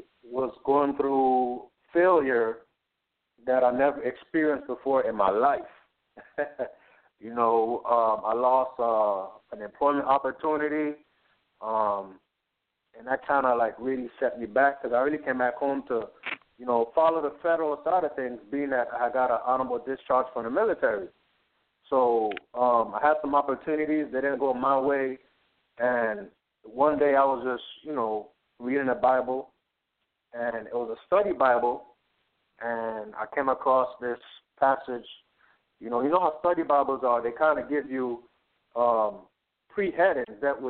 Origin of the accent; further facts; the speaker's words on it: St. Croix, U.S. Virgin Islands; I am from St. Croix, United States, Virgin Islands. It's a U.S. territory. I spent most of my life here.